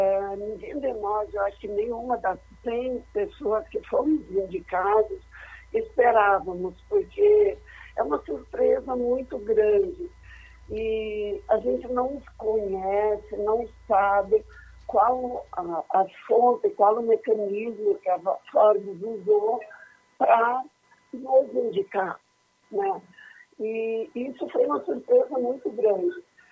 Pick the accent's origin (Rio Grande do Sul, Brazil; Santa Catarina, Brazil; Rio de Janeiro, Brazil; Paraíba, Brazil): Rio Grande do Sul, Brazil; moved away; eu saí do Rio Grande do Sul, destumoso, mudei para a Bahia